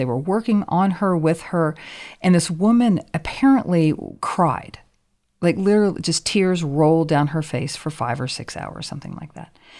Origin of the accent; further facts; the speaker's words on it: Oklahoma, United States; One I had to learn is that where actually all of our organs were in our body. Because I was raised in Oklahoma.